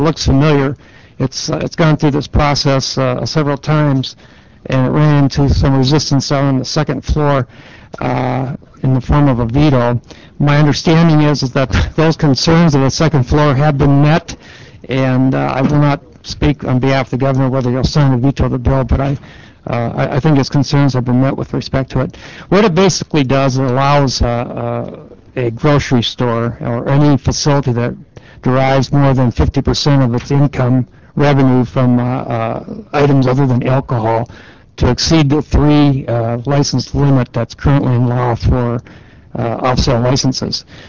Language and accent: English; Rapid City, South Dakota, United States; I'm from Rapid City, attorney.